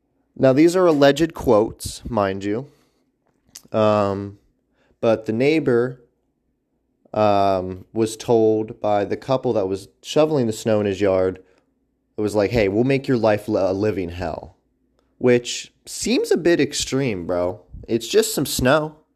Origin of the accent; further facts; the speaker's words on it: Pennsylvania, United States; Exciting news this week out of my home state, Pennsylvania.